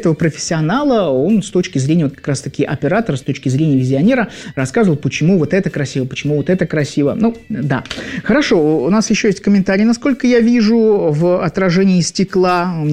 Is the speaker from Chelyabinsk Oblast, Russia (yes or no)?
no; Saint Petersburg, Russia; я вам расскажу, как коренной житель, так сказать, чему верить и чему нет.